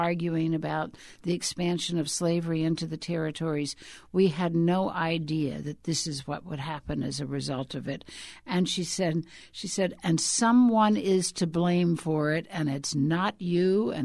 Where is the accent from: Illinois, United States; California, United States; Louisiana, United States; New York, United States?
Louisiana, United States; New Orleans; Now, she didn't feel that way about my hometown of New Orleans.